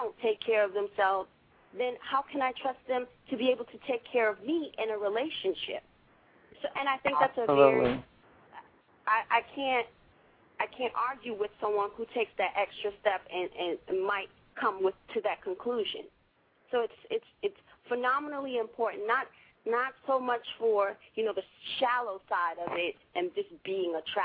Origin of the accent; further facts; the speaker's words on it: New York City, New York, United States; also born or lived in California; I would definitely want to expand into other cities like my hometown, New York, and even California, I think, would be a great place to expand, in Miami.